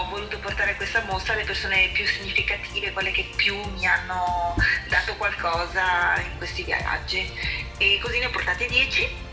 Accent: Padua, Veneto, Italy; vengo da Padova

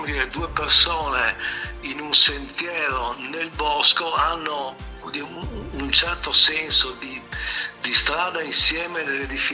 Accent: Trieste, Friuli-Venezia Giulia, Italy; born there; now in Udine, Italy; io sono un geologo triestino, sono nato a Trieste, mi sono laureato all'Università di Trieste in geologia, poi per problemi di famiglia, per questione di famiglia mi sono trasferito ormai da 30 anni a Udine.

